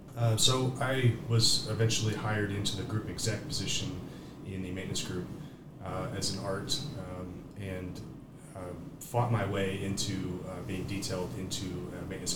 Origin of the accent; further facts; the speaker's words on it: Marshall, Missouri, United States; So I grew up around Civil Air Patrol in Marshall, Missouri, and Civil Air Patrol gave me a window into the Air Force that is incredible.